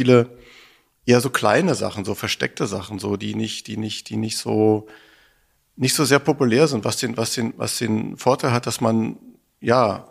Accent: Berlin, Germany; now in Rostock, Germany; Und ich bin in Berlin aufgewachsen, habe dann meine Frau kennengelernt, die aus Rostock kam, und so hat sie mich dann nach Rostock verschleppt

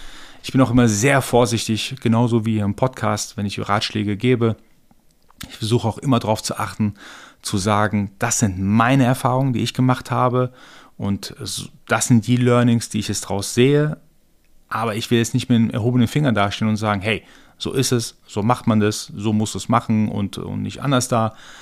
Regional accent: Iran; now in Germany; Ich bin gebürtiger Iraner

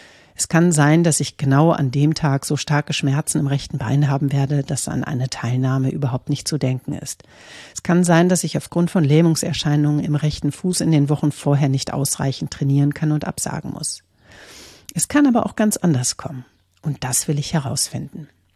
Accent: Münster, North Rhine-Westphalia, Germany; gehe ich am 3. September in meine Heimatstadt Münster auf die 42,195 Kilometer lange Strecke

